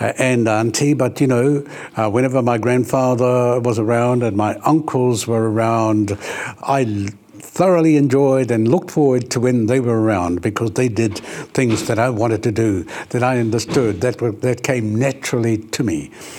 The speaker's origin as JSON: {"language": "English", "town": "Ruatahuna", "region": "Bay of Plenty", "country": "New Zealand", "said": "It depends where you're from. And we're from Ruatahuna"}